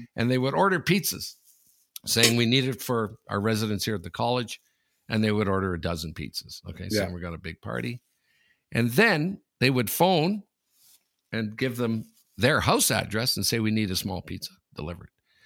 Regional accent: Sudbury, Ontario, Canada; And Ronnie's from my hometown, from Sudbury.

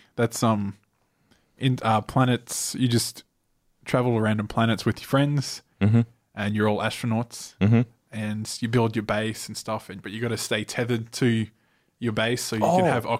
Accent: Australia; I'm Australian.

